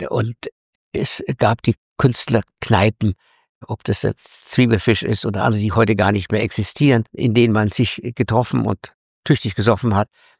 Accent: Munich, Bavaria, Germany; bin ich Münchner und Sie nicht, was man hören kann.

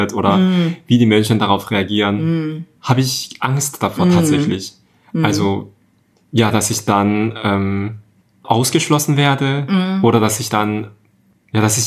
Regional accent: South Korea; Und Ich finde das unglaublich spannend, weil also ich als Koreaner auch weiß

